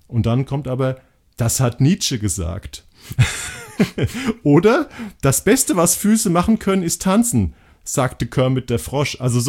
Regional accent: Hesse, Germany; Ich komme aus Hessen.

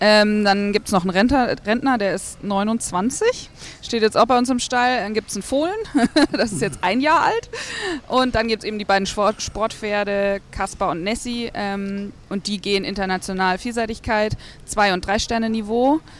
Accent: Hesse, Germany; Ich glaube, ich war schon immer recht laut und lebendig und irgendwie, weiß ich nicht, Draufgänger. Bin in Hessen aufgewachsen.

